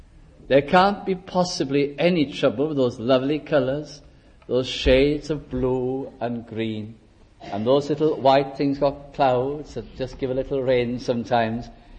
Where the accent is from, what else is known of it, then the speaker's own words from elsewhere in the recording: North West England, United Kingdom; and I'm thinking of my hometown in Lancashire. There used to be one road called Chorley New Road. We lived on Chorley Old Road